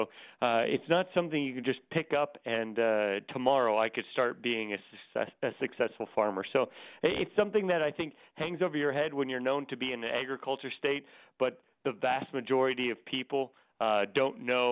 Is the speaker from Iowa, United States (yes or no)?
yes; Mount Carmel, Iowa, United States; Well, heck, I grew up in Mount Carmel, Iowa, which is a town of 101 people and 26 pets.